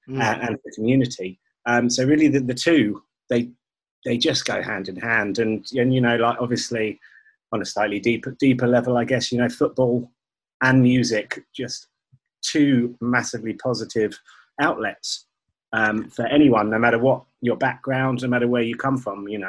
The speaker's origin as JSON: {"language": "English", "town": "St Albans", "region": "East of England", "country": "United Kingdom", "tie": "born or raised there", "said": "I grew up in St. Albans, as did the other guys."}